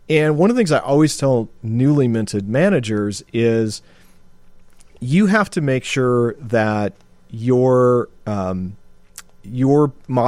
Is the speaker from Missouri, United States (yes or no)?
no; Illinois, United States; Because I grew up on the South Side.